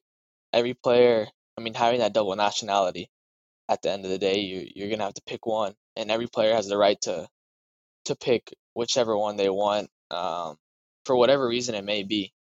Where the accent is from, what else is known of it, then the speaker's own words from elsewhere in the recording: United States; we're Mexican American, so we have both nationalities, and we're always going to be